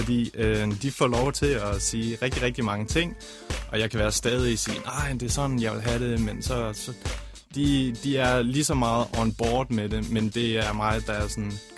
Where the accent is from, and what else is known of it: North Denmark Region, Denmark; born or raised there; also born or lived in Aalborg